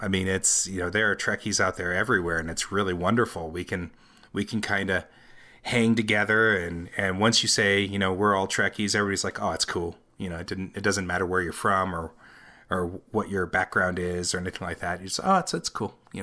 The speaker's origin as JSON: {"language": "English", "town": "Denver", "region": "Colorado", "country": "United States", "tie": "born or raised there", "also_born_or_lived": "Houston", "said": "I'm from Denver, Colorado, and have lived here pretty much all my life. I actually was born in Houston, but I only lived there for about a year and a half before my dad was transferred here."}